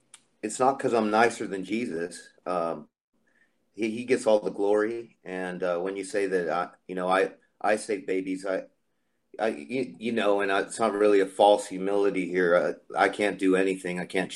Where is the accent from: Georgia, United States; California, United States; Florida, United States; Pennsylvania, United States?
California, United States; moved away; I'm a transplant from California, Bay Area, land of fruit flakes and nuts